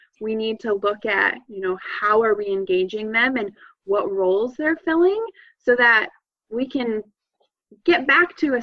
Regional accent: Michigan, United States; now in Fargo, United States; I actually did not. I grew up in Michigan, and I moved around a little bit

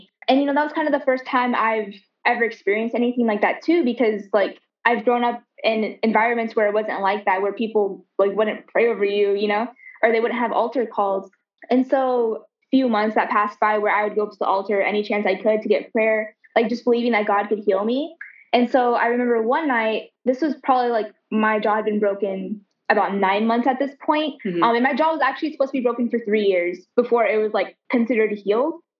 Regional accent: the South, United States; I grew up in a Christian household, but I grew up mostly in like the South. And so down there is kind of like the Bible Belt.

